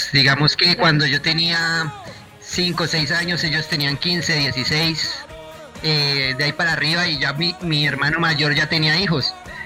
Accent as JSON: {"language": "Spanish", "town": "Soacha", "region": "Cundinamarca", "country": "Colombia", "tie": "born or raised there", "said": "Yo fui criado en el pueblo, en Soacha"}